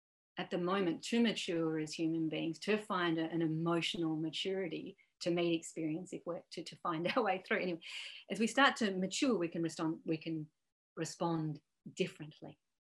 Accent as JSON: {"language": "English", "town": "Melbourne", "region": "Victoria", "country": "Australia", "said": "I'm from Melbourne. I'm a woman."}